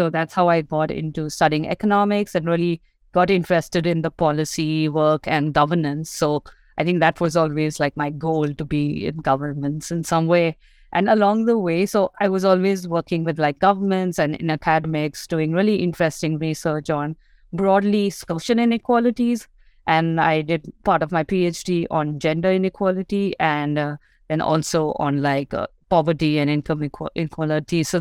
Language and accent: English; India; now in Berlin, Germany; I'm originally from India, and I'm a resident of Berlin right now. So I calculated I've lived 30% of my life in Europe and 70% in India.